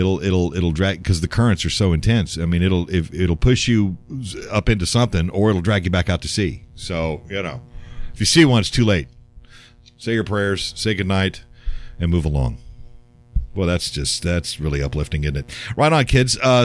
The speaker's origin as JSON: {"language": "English", "town": "San Antonio", "region": "Texas", "country": "United States", "tie": "born or raised there", "also_born_or_lived": "Louisiana", "said": "Aha. My sister lives just out of there in Kyle, Texas. And I grew up in San Antonio."}